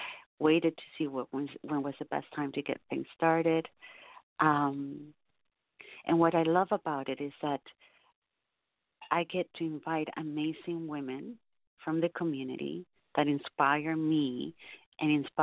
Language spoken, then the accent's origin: English; Chile; now in Canada; because I'm Canadian Chilean, I've been here for so many years.